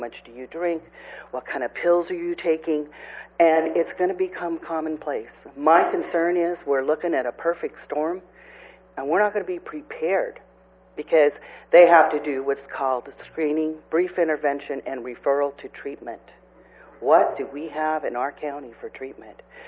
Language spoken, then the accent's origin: English; Cambria, California, United States; I'm from Cambria.